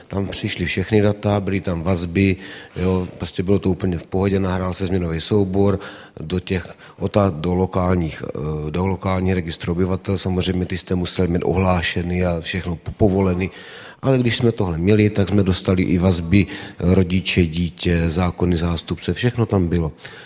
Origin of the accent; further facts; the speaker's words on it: Vyškov, South Moravian Region, Czechia; jsem z Výškova